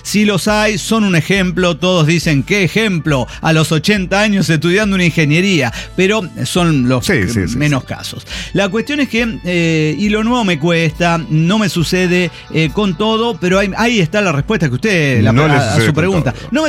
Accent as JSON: {"language": "Spanish", "town": "San Rafael", "region": "Mendoza", "country": "Argentina", "tie": "born there", "lives_now": "San Luis, Argentina", "said": "yo nací en San Rafael, Mendoza. Ahora estoy en San Luis, pero sí, por cuestiones de que me mudé de santo, nada más."}